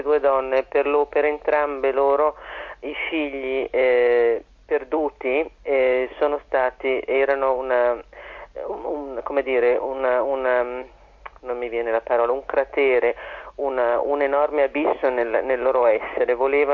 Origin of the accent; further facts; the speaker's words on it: Milan, Lombardy, Italy; Io sono una milanese che si è permessa di scrivere di Venezia